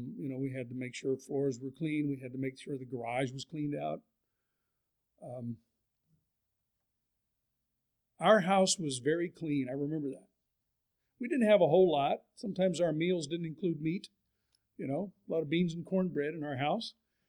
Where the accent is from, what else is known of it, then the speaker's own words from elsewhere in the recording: Pasadena, California, United States; It was a church community. I grew up in Pasadena, California. There were a lot of people there in the church.